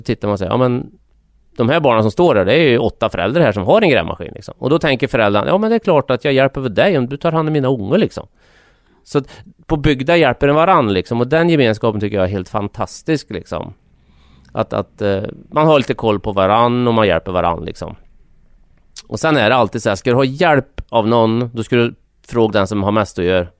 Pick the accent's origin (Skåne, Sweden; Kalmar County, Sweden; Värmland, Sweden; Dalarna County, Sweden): Värmland, Sweden; Hagfors; now in Västra Ämtervik, Sweden; jag är ju uppväxt i Hagfors på, alltså Hagfors är en liten bruksort liksom.